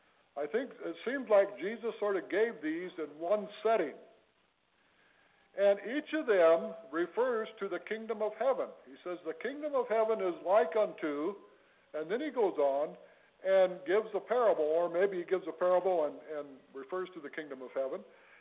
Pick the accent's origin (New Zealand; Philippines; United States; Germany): United States; Michigan; We are from Michigan, and I'm retired as a pastor. I was also retired as a farmer